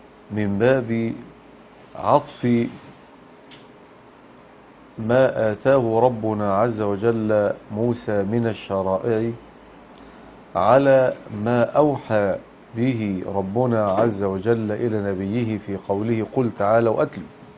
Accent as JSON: {"language": "Arabic", "country": "Egypt", "said": "النصارى عندنا في مصر كانوا يطالبون أن تحكم فيهم الشريعة الإسلامية"}